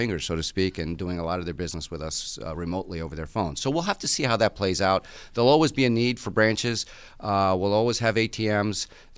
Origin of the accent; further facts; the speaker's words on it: Connecticut, United States; now in Buffalo, United States; I grew up in Connecticut and ended up starting with the Legacy Fleet Bank in Connecticut, and spent a number of years in Connecticut